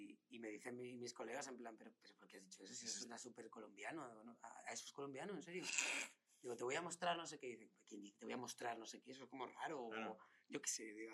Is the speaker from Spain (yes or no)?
yes; Madrid, Community of Madrid, Spain; Yo soy de Madrid, pero tengo nacionalidad británica también.